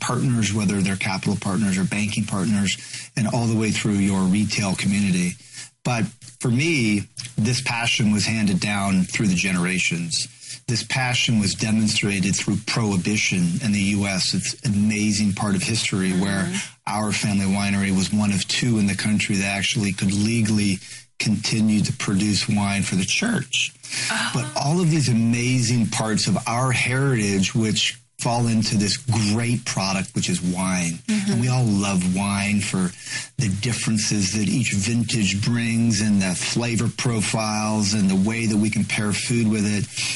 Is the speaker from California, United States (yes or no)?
yes; Sonoma, California, United States; I was born and raised in Sonoma Valley